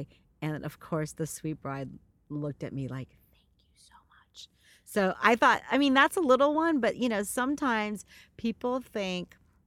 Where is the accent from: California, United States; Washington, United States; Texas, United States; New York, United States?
California, United States; I'm from the Bay Area, so I speak mostly to Bay Area.